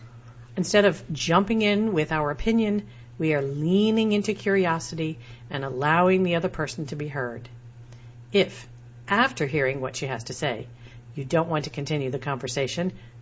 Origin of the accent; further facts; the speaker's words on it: Kosciuszko, Mississippi, United States; a little white church by a red dirt road in my hometown of Kosciuszko, Mississippi.